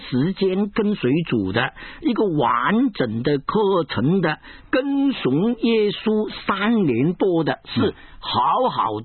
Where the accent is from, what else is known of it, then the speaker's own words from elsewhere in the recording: China; 我们内地人叫做搭配